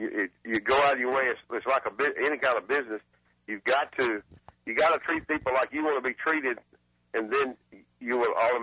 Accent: Immokalee, Florida, United States; I'm 30 miles from Naples and Fort Myers. We're a little east of them, in a little town called Immokalee. It's nothing but a produce town is all it is, which it's been a good town for me.

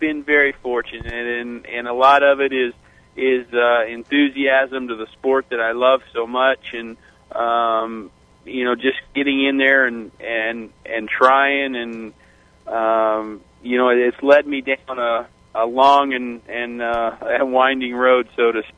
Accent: Indianapolis, Indiana, United States; I grew up in Indianapolis, and my goal since I could remember walking and talking was to race in the Indy 500

